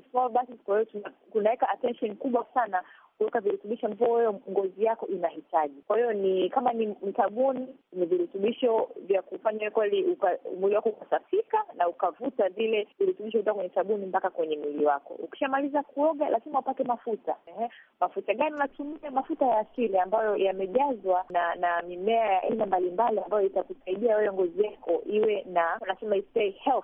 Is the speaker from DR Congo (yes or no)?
no; Tanzania; moved away; mimi nilikuwa sijui wakati natoka huku Afrika, Tanzania.